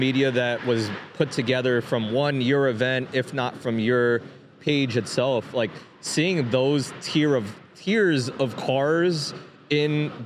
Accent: New Jersey, United States; Because it's one thing, I'm from Jersey, tons, you pick a night, there's a car meet, right?

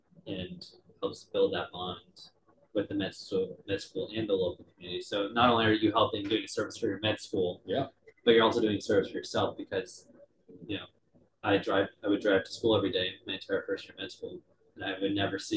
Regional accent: Orlando, Florida, United States; I'm from Orlando and I went to undergrad in Gainesville, UF.

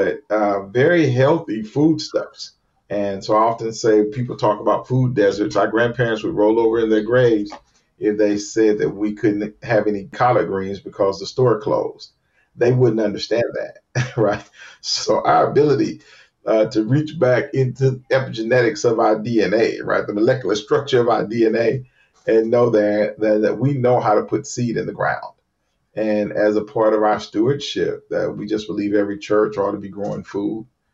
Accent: Louisiana, United States; also born or lived in Compton / Oakland; And we talked a little bit about my dad and just growing up in Louisiana.

